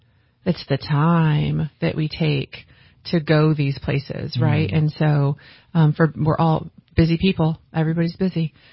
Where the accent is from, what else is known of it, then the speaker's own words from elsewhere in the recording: Indiana, United States; I grew up in the Midwest, and everybody went to Florida or the Bahamas, you know. And so Hawaii was really far away from Indiana.